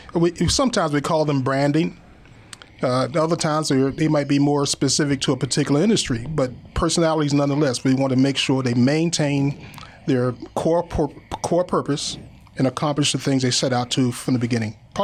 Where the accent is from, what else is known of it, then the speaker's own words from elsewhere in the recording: Philadelphia, Pennsylvania, United States; moved away as an adult; Well, back in 1969, while growing up in Philadelphia, I was attending tech school.